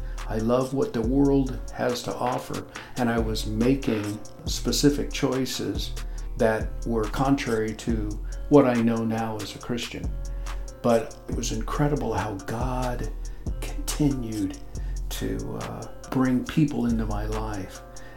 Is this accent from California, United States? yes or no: yes; Fallbrook, California, United States; I grew up in Fallbrook. I graduated from Fallbrook High and joined the Navy.